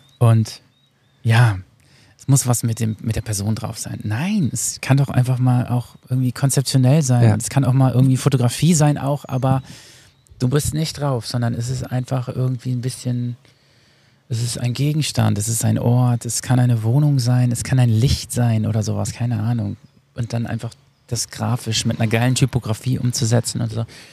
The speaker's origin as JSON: {"language": "German", "region": "North Rhine-Westphalia", "country": "Germany", "said": "Ich komme aus Ostwestfalen."}